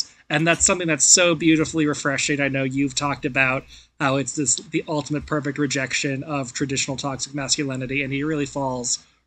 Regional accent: Boston, Massachusetts, United States; I really hope Boston hosts the Olympics. That'd be kind of cool in my hometown.

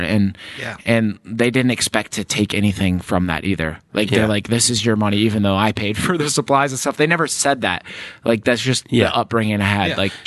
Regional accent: Grand Rapids, Michigan, United States; because my personality, I can't tie back to Grand Rapids, Michigan. Maybe a little bit of my obviously my accent, but the different things that I've upbringing have kind of been combined and woven with all these cultures

